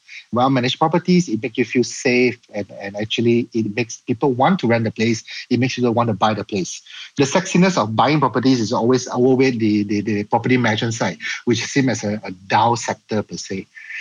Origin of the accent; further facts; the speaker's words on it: Ipoh, Perak, Malaysia; I'm from Ipoh. So when people from our town come to KL, the first thing they do is rent a place.